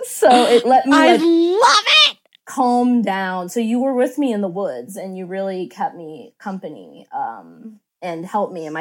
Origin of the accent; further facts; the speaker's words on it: Pittsburgh, Pennsylvania, United States; And the story takes place in Pittsburgh, which is my hometown.